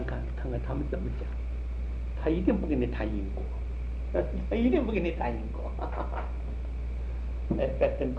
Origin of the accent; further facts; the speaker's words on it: China; 所以极端，我们中国人用这个大字，用这个大字就是了